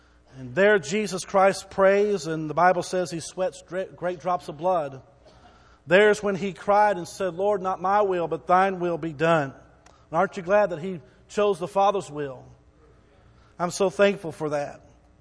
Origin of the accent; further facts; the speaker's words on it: Texas, United States; Some of us get the idea because we're from Texas, everything is just huge.